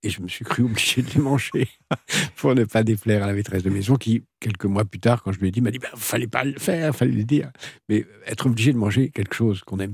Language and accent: French; Algeria; born there; En Algérie, oui. Je suis né en Algérie.